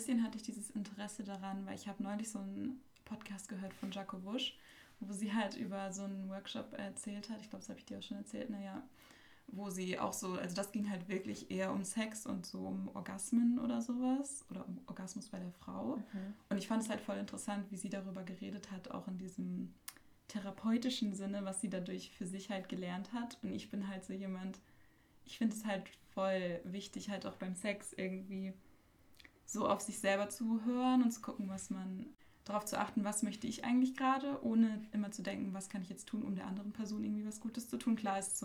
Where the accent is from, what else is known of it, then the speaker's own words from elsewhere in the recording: Flensburg, Schleswig-Holstein, Germany; ich bin 21 Jahre alt und ich komme auch aus Flensburg, aber wohne jetzt nicht mehr da und studiere in einer Kleinstadt im Osten Naturschutz.